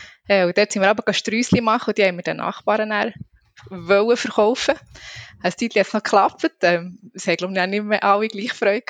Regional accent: Thun, Bern, Switzerland; Hey, ich bin in Thun aufgewachsen, mit meinen Eltern zusammen, ich bin ein Einzelkind. Und ja, Thun ist wirklich auch so ein bisschen mein Heimatort und mein Herzort, das ist auch so geblieben.

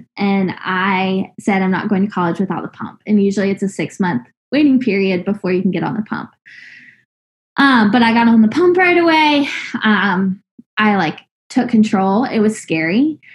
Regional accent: Richmond, Virginia, United States; I'm from Richmond, Virginia.

